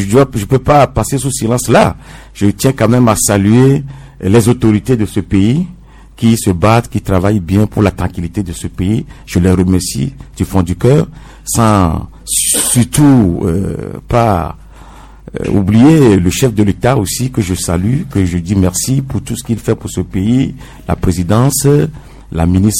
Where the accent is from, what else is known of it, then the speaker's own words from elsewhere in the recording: Bay, Togo; now in France; Je suis originaire, bien sûr, du Togo. Et je suis de Bay. Je suis natif de Bay. Quelque part, j'ai une partie un peu de Thiéville aussi, mais je suis de Bay. Et ça fait bientôt 20 ans que je vis dans la diaspora.